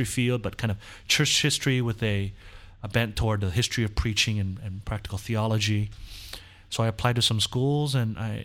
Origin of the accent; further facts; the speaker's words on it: California, United States; born there; I was born in Southern California.